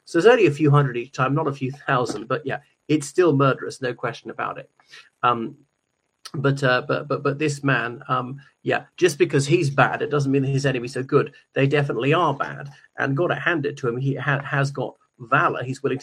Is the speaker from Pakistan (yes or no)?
no; Ireland; I'm from Ireland.